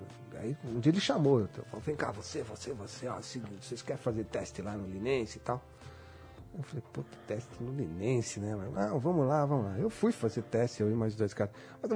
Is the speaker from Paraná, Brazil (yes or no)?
no; São Paulo, Brazil; also born or lived in Lins; Quando eu era criança, eu morei um tempinho no interior. Sou de São Paulo, morei um tempo inteiro com a família, né? Quando eu era criança. Depois a gente voltou pra cá, ficamos 4 anos lá. Foi em Lins.